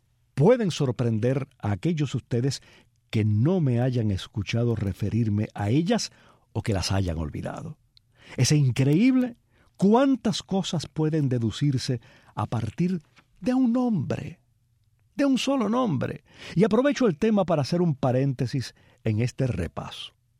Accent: Cuba; Aquellos ustedes que han visitado España saben hasta qué punto mucho de lo que España es nos es familiar a los cubanos

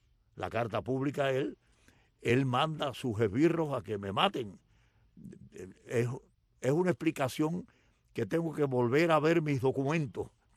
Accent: Cuba; moved away as an adult; yo me fui de Cuba el 8 de abril, salí de Cuba.

